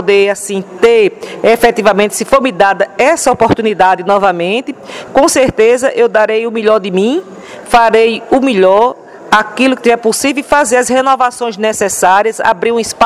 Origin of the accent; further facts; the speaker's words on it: Rio Tinto, Paraíba, Brazil; porque eu nasci e me criei em Rio Tinto